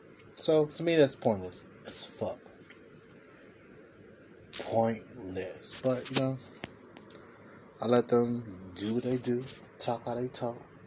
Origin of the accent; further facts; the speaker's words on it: United States; Pudding Popper, I'm from America.